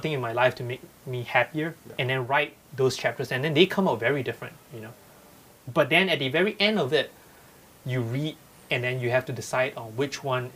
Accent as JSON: {"language": "English", "country": "Malaysia", "tie": "born or raised there", "lives_now": "United States", "said": "a collection of short stories from growing up in Malaysia."}